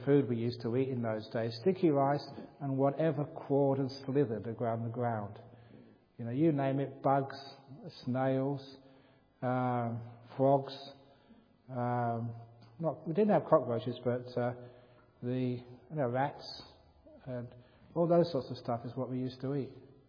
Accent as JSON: {"language": "English", "region": "England", "country": "United Kingdom", "tie": "born there", "said": "It was really hot, and I was born in England. I wasn't used to hot, you know, weather like that."}